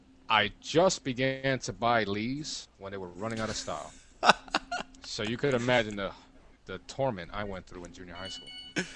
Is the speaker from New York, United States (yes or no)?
yes; New York City, New York, United States; All right, so, okay, we're growing up in New York City.